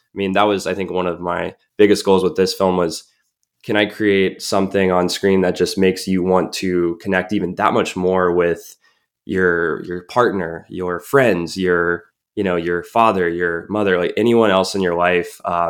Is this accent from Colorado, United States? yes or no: yes; Colorado Springs, Colorado, United States; the beauty that it had in my hometown, you know, in Colorado Springs